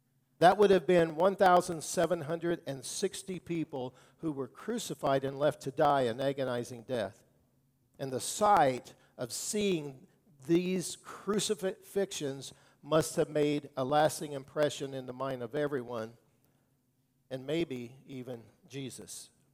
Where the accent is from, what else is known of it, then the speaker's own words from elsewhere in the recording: Brazil, Indiana, United States; I grew up in a small, just early growing up, in a small Methodist church in my hometown of Brazil, Indiana.